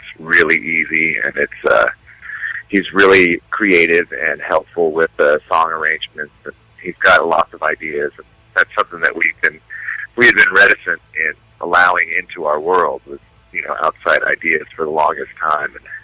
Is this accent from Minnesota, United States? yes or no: no; Tucson, Arizona, United States; We've always kind of felt like outsiders looking in from in here in the Seattle scene because we're from Tucson